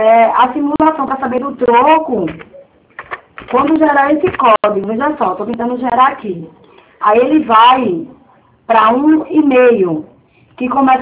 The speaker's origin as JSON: {"language": "Portuguese", "town": "Recife", "region": "Pernambuco", "country": "Brazil", "said": "Não, não, eu sou de Recife"}